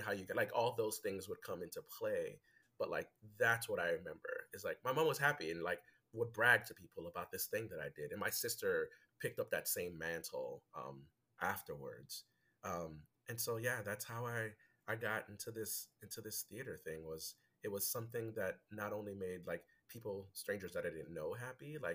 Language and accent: English; Haiti; first language Haitian Creole; English is a second language; English felt so boring to me in comparison to my native tongue that has like a very, very specific musicality to it. You know, Haitian Creole is an amalgam of like French, Spanish, and like Arabic.